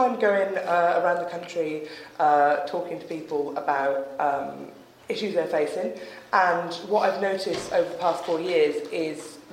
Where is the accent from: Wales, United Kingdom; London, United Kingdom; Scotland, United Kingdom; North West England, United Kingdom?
Wales, United Kingdom; Newport; I grew up in South Wales on a council estate in a council flat that I saw on the market recently. It's a two-bed, you know, one of the worst council estates in Newport.